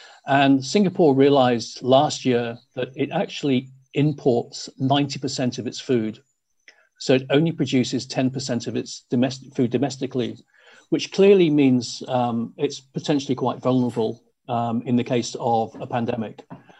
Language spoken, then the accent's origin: English; Tauranga, Bay of Plenty, New Zealand; I come from Tauranga, which is, I say, is the home of kiwi fruits, big industry here.